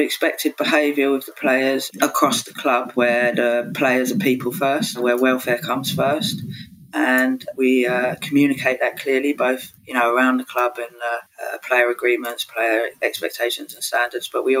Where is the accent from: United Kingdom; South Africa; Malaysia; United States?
United Kingdom; London; I'm from East London.